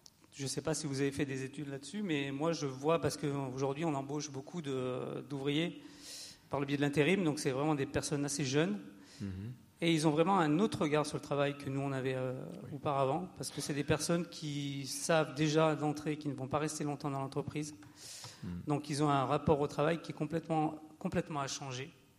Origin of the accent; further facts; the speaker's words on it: Grenoble, Auvergne-Rhône-Alpes, France; Moi, je viens de Grenoble, donc.